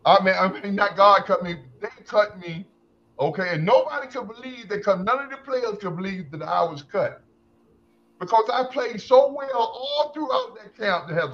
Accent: Norfolk, Virginia, United States; I was from the East Coast, Norfolk, Virginia, okay?

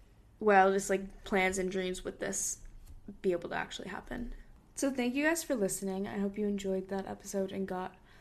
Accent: Hong Kong; we grew up in Hong Kong for our dad's job.

